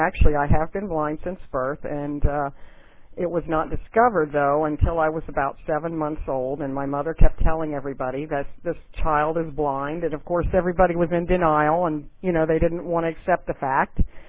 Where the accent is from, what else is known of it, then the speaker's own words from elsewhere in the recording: Portsmouth, Ohio, United States; I've lived in Ohio all my life except for a few months when I did live in Texas for a very brief time. I was born in a town called Portsmouth, Ohio. It's a river city